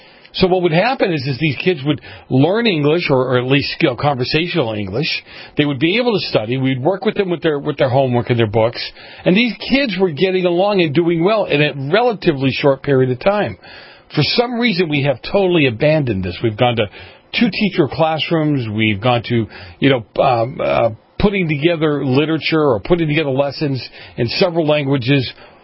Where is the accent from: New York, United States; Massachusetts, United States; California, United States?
Massachusetts, United States; Boston; I grew up in Boston. I grew up in the north end of Boston in the 70s.